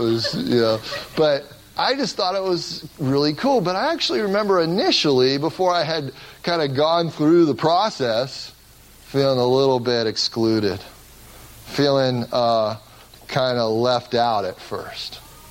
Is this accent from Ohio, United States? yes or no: yes; Cincinnati, Ohio, United States; And I grew up in Cincinnati, Ohio, and some of the kids in our neighborhood built a backyard fort.